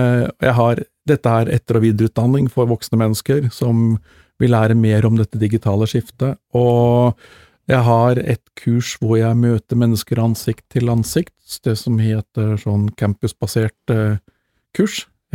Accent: Levanger, Trøndelag, Norway; also born or lived in Kongsberg; Ja, som du hører så er jeg trønder, født og vokst opp på Levanger, og ble tidlig eksportert sørover fordi familien min flyttet til Kongsberg.

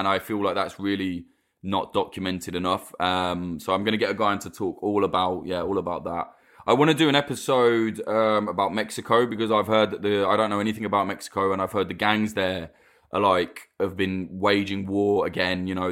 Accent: United Kingdom; you know, as a Brit looking from the outside in, I just think that's insane that could happen.

